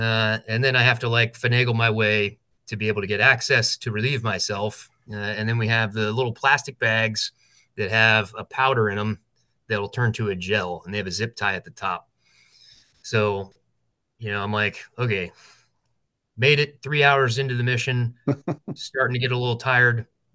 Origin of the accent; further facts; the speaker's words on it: Baltimore, Maryland, United States; born there; I was born in Baltimore.